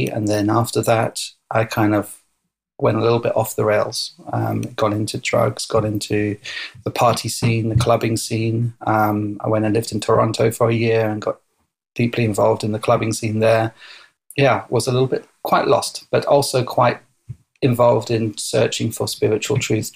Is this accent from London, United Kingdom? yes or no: yes; London, United Kingdom; I am a Jewish believer in Jesus. My mother is Israeli. Even though we grew up in London, England, my father's not Israeli, he's British. So we grew up in London and I went to a Jewish primary school and then to an all-boys private school after that in North London.